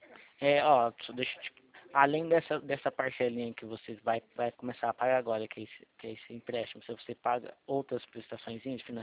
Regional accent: Itatiba, São Paulo, Brazil; eu sou de Itatiba.

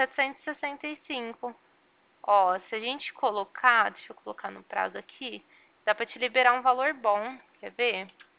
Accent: Ribeirão Preto, São Paulo, Brazil; eu sou daqui de Ribeirão Preto

